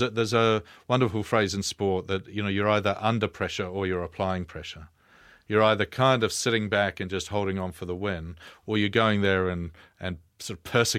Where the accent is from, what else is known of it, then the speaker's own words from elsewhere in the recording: New Zealand; as a New Zealander.